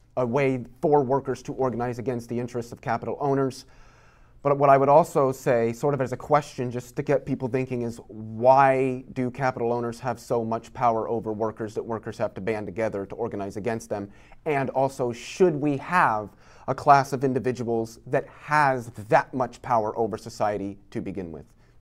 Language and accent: English; Iowa, United States; I grew up in Iowa, and I'm just like, we've had tractors that have been doing that since like 2002